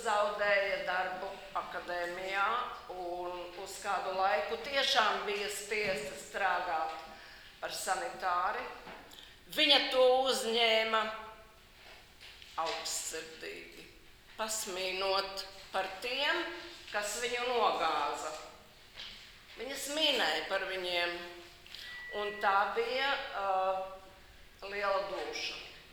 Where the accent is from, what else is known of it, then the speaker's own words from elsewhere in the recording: Kauguri, Valmiera Municipality, Latvia; mēs nākam no Kauguriem pie Valmieras